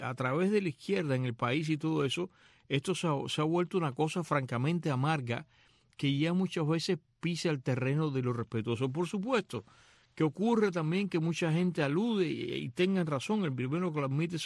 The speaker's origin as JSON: {"language": "Spanish", "country": "Cuba", "said": "viniendo como vengo yo de Cuba, en que todo era politizado."}